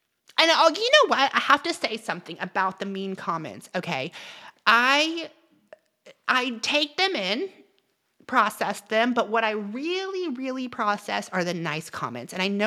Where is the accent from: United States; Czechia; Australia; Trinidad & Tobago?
United States; Chattanooga, Tennessee; I'm from Chattanooga, Tennessee.